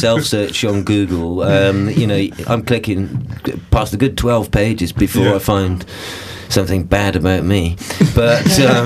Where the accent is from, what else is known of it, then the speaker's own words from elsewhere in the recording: Wales, United Kingdom; Well, I'm from South Wales originally